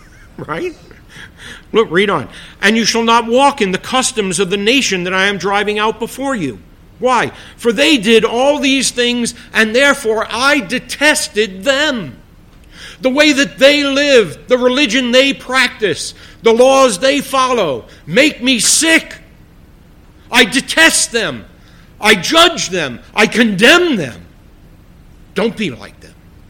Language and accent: English; Bronx, New York, United States; I said, well, I'm from the Bronx. I get milk from a container, right?